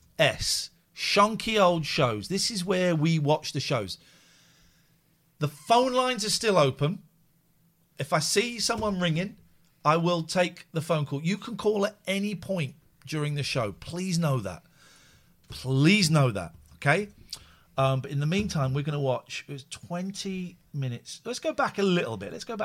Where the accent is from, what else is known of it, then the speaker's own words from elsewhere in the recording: Slough, South East England, United Kingdom; And I grew up in Slough, so I know this place very, very well.